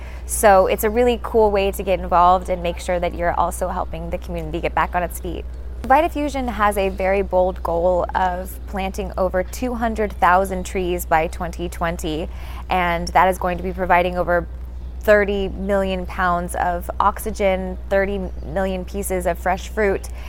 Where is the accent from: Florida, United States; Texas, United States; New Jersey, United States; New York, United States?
Florida, United States; Last year, my home state of Florida went through a really bad time with Hurricane Irma